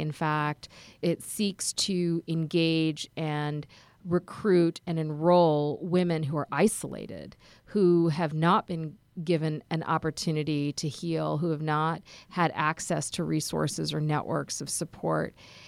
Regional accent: Karachi, Sindh, Pakistan; born there; moved away; I was born in Karachi, Pakistan, and I think that the experiences of being an immigrant in this country

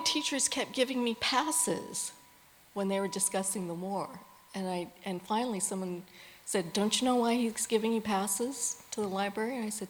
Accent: California, United States; So, a few years after that, we moved to Orange County. So I grew up in Orange County, and that was very interesting. I never felt like I fit.

